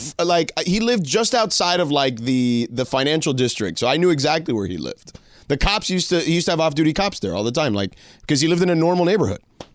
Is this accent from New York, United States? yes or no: yes; New York, United States; born there; I know, me too. I was born in New York. I don't claim New York.